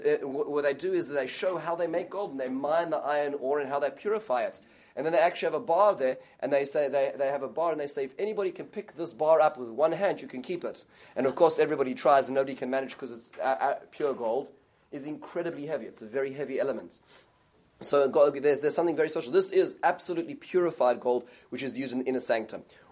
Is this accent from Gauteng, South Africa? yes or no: yes; Johannesburg, Gauteng, South Africa; when I grew up in South Africa, and the city I grew up is called Johannesburg.